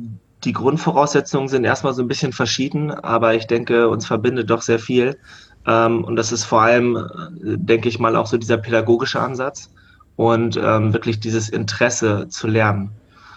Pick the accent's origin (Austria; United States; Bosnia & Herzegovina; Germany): Germany; Hanover, Lower Saxony; Ich komme aus Hannover, ich bin beim SC Germania List aufgewachsen